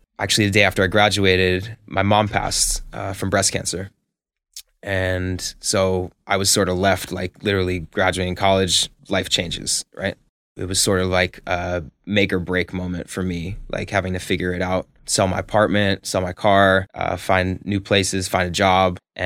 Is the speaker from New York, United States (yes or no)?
no; Santa Monica, California, United States; I grew up in Santa Monica.